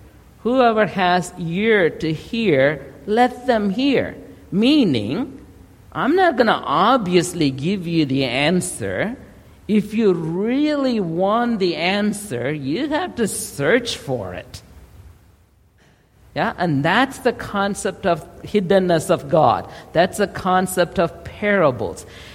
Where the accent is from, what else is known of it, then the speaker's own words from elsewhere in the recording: India; But when I was growing up in India, we had lamps.